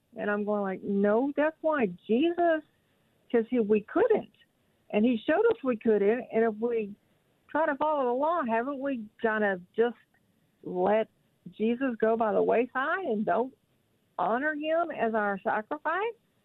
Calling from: Justin, Texas, United States; Hi, Dr. Brown. I'm from Justin.

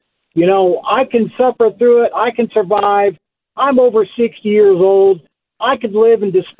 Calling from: Cache, Texas, United States; Actually, I'm calling from Cache, Texas, which is appropriate right now.

